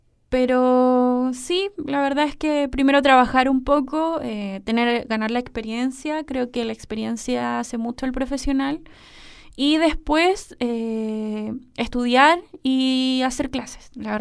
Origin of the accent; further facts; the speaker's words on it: Osorno, Los Lagos, Chile; Sí, soy de acá de Osorno.